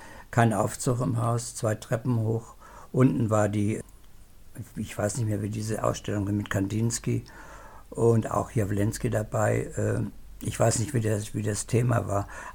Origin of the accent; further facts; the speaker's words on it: Schwerin, Mecklenburg-Vorpommern, Germany; dann meine Heimatstadt Schwerin.